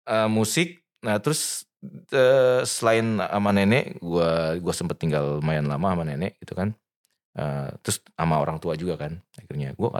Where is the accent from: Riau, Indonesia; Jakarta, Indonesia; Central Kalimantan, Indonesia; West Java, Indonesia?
Jakarta, Indonesia; Tumbuhnya, kalau tumbuh besar sih di Jakarta juga ya.